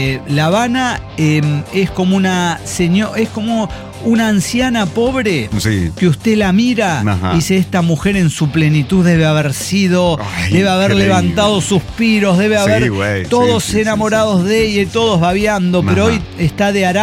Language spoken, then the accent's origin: Spanish; San Luis Potosí, Mexico; yo soy de San Luis Potosí.